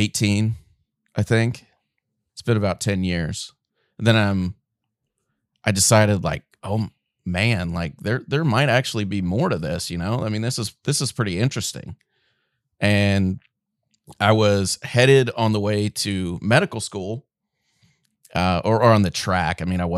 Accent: Henderson, Kentucky, United States; I'm originally from Henderson, Kentucky. I actually still live there.

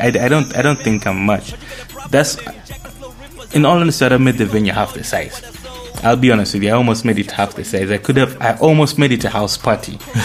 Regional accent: Jinja, Eastern Region, Uganda; I'm from Jinja, I can rap and I make nice beats.

